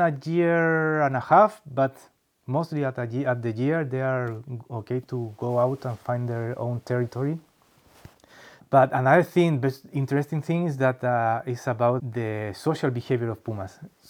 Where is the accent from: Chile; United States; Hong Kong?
Chile; Santiago, Santiago Metropolitan Region; now in Puerto Natales, Chile; I'm from Chile, from Santiago, but now I'm living in Puerto Natales.